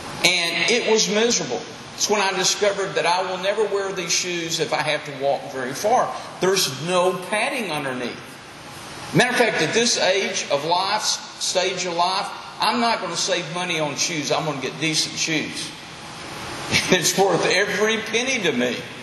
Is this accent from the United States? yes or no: yes; Texas, United States; now in Mount Ida, United States; I'm from Texas. We have sand. We have stickers. We have, you know, concrete.